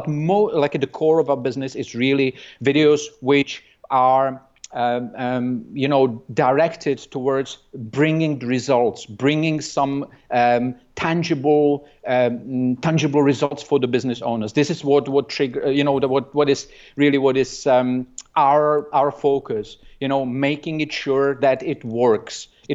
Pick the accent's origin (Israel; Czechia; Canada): Czechia; Prague; now in Dubai, United Arab Emirates; Prague is my hometown. I really love that, you know, you were traveling in Europe.